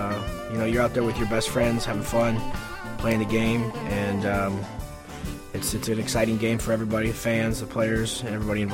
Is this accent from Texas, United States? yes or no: yes; Houston, Texas, United States; Growing up in Houston was the team